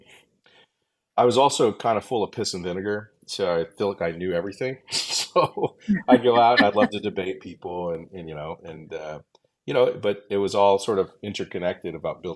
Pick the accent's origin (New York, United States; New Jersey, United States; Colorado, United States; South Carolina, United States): Colorado, United States; Denver; Well, I'm from Denver, Colorado originally. I can do a quick version. I grew up actually very poor.